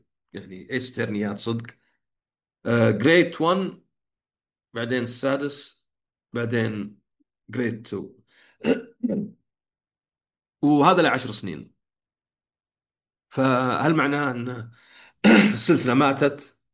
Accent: Saudi Arabia; ما أدري إذا عندنا في السعودية ظاهر كسرت، حتى عندنا تشتري لعبة تأخذ عليها ضمان

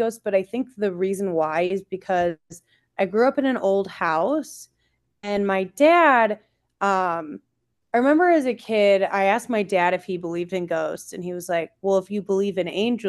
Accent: Libertyville, Illinois, United States; I'm from Libertyville, Illinois.

